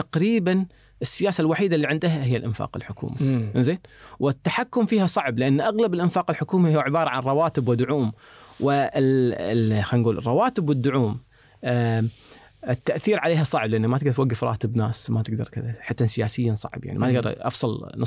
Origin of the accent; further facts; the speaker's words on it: Kuwait; عندنا في الكويت